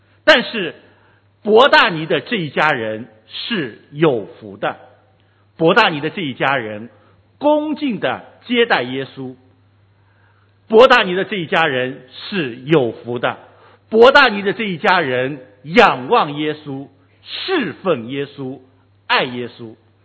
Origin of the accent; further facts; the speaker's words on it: China; 这类似于我们中国人很多人的名字会是一样的